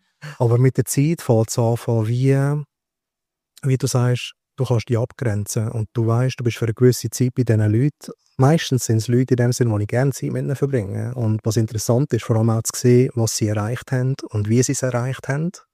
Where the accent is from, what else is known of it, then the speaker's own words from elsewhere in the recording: Küblis, Graubünden, Switzerland; also born or lived in Bern; Und ich bin in Bern geboren, in Graubünden aufgewachsen. Und mich jetzt wieder zurück ins Graubünden gezogen, weil mit 18 Jahren einfach müssen weg von Graubünden, weil dort ist, wo ich aufgewachsen bin, das Dorf Küblisk, also heisst immer noch so.